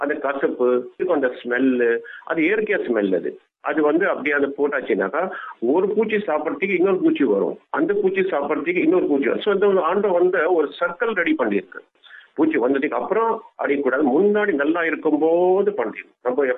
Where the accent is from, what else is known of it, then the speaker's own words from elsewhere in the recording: Chennai, Tamil Nadu, India; நான் பிறந்து வளர்ந்ததே படிச்சது எல்லாம் சென்னை தான்.